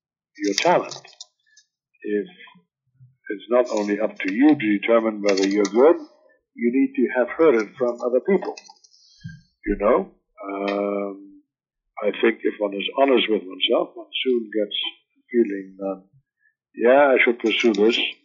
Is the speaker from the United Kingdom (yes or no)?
no; Germany; moved away as an adult; now in United States; it talked about my childhood and my growing up in Germany, and then talked mostly about my life in America. I came to this country when I was 18.